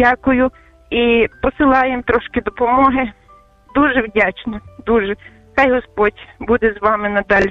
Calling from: Chernivtsi Oblast, Ukraine; Я з Буковини телефоную до вас

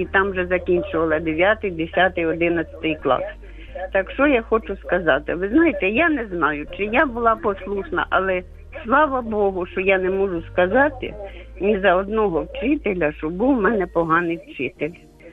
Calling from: Kharkiv, Kharkiv Oblast, Ukraine; я із Харкова.

